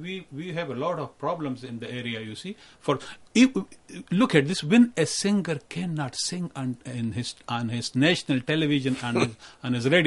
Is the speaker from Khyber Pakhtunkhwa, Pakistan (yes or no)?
yes; Khyber Pakhtunkhwa, Pakistan; moved away; I'm from Pakistan and from the province Khyber Pakhtunkhwa of Pakistan. I am Pashtun.